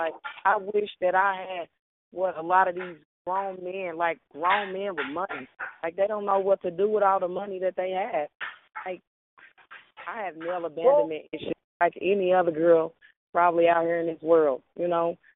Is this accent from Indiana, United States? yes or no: yes; Indianapolis, Indiana, United States; now in Tulsa, United States; I'm in Tulsa, Oklahoma, but I'm from Indianapolis, Indiana.